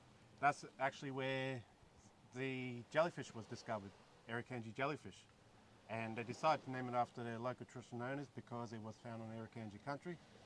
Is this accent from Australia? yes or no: yes; Cairns, Queensland, Australia; also born or lived in Yarrabah; Like I said, Irukandji. But I grew up in Yarrabah, grew up in Cairns, back and forth, mainly school holidays. And when I turned 18, I travelled Australia. So I moved to Melbourne, moved to Brisbane, moved to Darwin, back to Cairns.